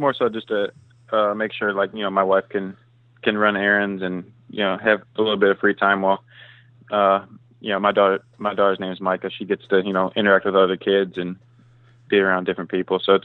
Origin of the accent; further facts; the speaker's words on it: Midwest, United States; also born or lived in Iowa; I'm being from the Midwest, it's cold back home. And, you know, going to school in Iowa, it's cold there too.